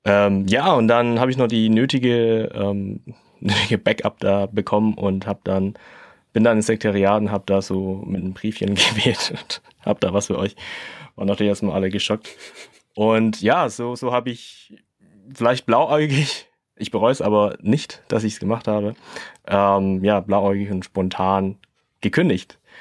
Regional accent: Shanghai, China; Ich war da 2 Wochen in China, in Shanghai genauer gesagt. Ich komme auch aus Shanghai, bin auch dort geboren.

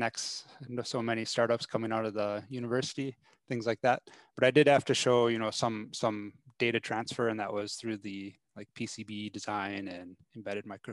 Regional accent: Wisconsin, United States; moved away as an adult; also born or lived in Atlanta; I guess originally I came from Wisconsin, grew up there, was raised there, went to school in Madison for university. There, and then also moved to Atlanta.

